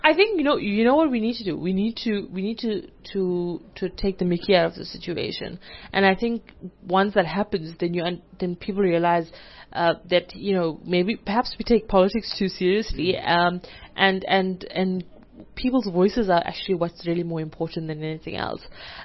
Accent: Ladysmith, KwaZulu-Natal, South Africa; born there; also born or lived in Durban; now in Johannesburg, South Africa; I was born in this random town in the KZN Midlands, okay. Like, called Ladysmith.

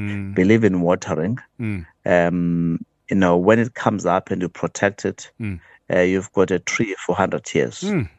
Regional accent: South Africa; In as much as I'm a South African bull, I believe in the future of South Africa.

